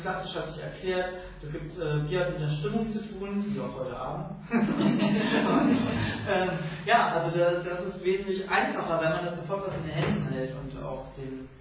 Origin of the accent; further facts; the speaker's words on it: Harz, Germany; ich komme ja ursprünglich aus dem Harz